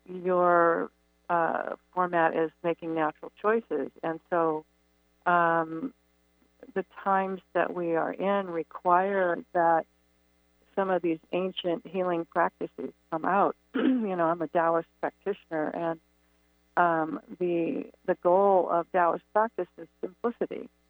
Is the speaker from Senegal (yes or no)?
no; California, United States; also born or lived in Hawaii / Santa Fe, New Mexico; Yeah, well, I grew up in California. I also lived in Hawaii, and for the last 22 years was living in Santa Fe